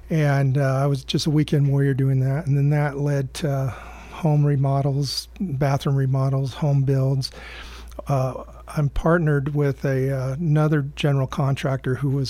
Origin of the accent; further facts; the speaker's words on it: Grants Pass, Oregon, United States; I've been in the Roseburg area a little over 6 years. I grew up in Grants Pass, and the Umpqua River out there has been my playground for a long time.